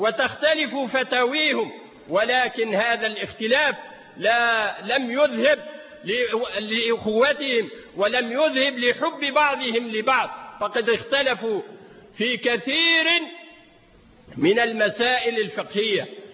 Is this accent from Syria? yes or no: no; Tunisia; ولا يقول المثل عندنا في تونس